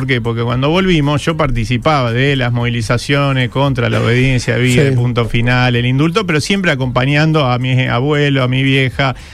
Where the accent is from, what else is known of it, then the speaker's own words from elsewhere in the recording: Río Ceballos, Córdoba, Argentina; born there; also born or lived in Rosario / Buenos Aires / Brazil / France; yo nací en Río Ceballos. Soy cordobés. Al mes nací en Río Ceballos. Y a partir de eso, bueno, después volvimos a Rosario, vivimos en Buenos Aires, hasta que mi hija pudo salir conmigo del país. Y viví un año en Brasil, exiliado